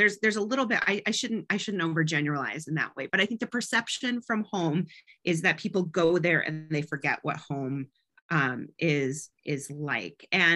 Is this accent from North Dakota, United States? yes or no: yes; North Dakota, United States; I worked for a senator from my home state in North Dakota